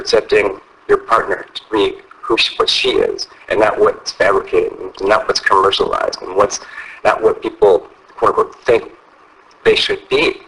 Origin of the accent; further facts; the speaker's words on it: St. Louis, Missouri, United States; I grew up in St. Louis and the Midwest.